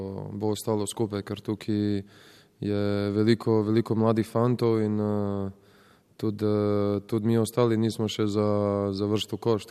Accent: Southeast Slovenia, Slovenia; jaz pač prihajam iz Bele krajine, prihajam iz res nemogočih, kako se reče, ne vem kako naj bi to zdaj rekel, nemogočih razmer

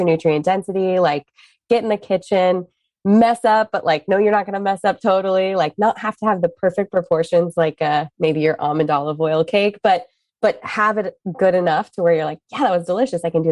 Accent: California, United States; I grew up in SoCal, right? So I didn't have the culinary explosion that you grew up with.

